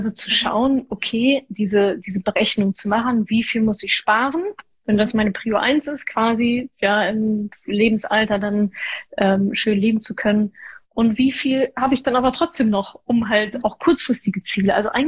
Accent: North Rhine-Westphalia, Germany; Ich komme aus dem Ruhrgebiet, ja, Arbeitermentalität

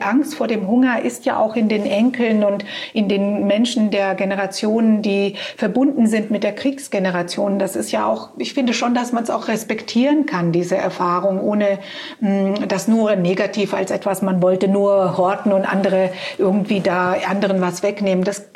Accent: Croatia; das ist das heutige Kroatien, wo ich herkomme, aber ich bin natürlich in Jugoslawien, natürlich sage ich, es ist Jugoslawien, weil ich bin ja 1973 geboren

